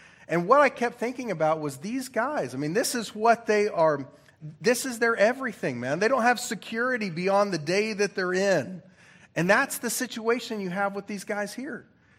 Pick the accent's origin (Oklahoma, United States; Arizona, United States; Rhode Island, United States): Oklahoma, United States; Man, when I was growing up in Oklahoma, God's country, when I was in, anybody?